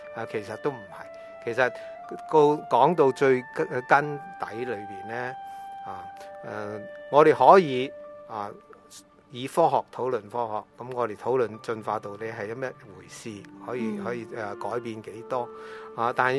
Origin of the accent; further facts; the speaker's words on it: China; 我哋中国人咧又唔黑又唔白